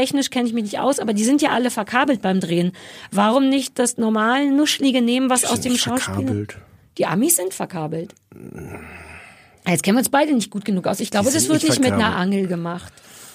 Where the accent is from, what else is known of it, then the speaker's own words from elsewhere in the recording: Berlin, Germany; Ich bin am Alexanderplatz groß geworden